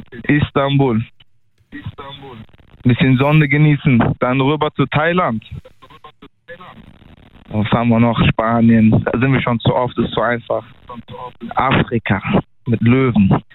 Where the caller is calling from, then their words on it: Bonn, North Rhine-Westphalia, Germany; Ich komme aus Bonn.